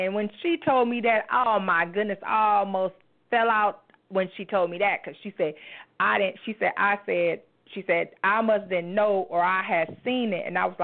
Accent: Florida, United States; And I knew what that meant because, you know, I'm from Florida, and my house that I'm in the process of seeking after is on water.

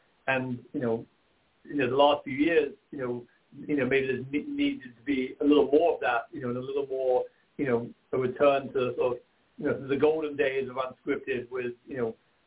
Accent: United Kingdom; now in United States; being a Brit who sort of moved to America in 98 for a one-year experiment that now is, you know, 25 years on and four kids

